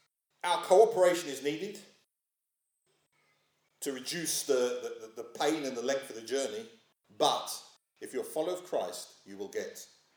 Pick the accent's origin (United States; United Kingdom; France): United Kingdom; Yeah, we're British.